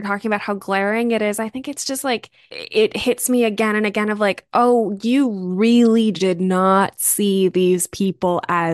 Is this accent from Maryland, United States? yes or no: yes; Maryland, United States; I grew up in Maryland, which is the East Coast is obsessed with talking about being the birthplace of the revolution